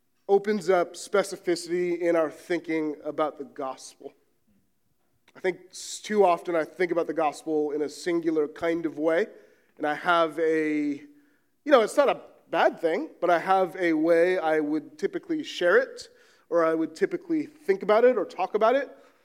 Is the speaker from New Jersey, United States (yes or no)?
no; San Francisco, California, United States; We're both from San Francisco, and we have 4 little ones.